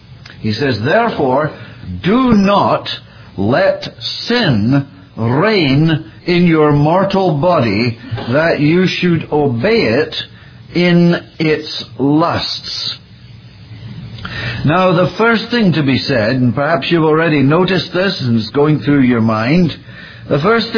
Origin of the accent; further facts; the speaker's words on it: United Kingdom; now in United States; became a citizen of these United States a couple of years ago, there was a sense in which I died to being a British subject, which, by the way, is what British citizens are called, because we have a monarchy.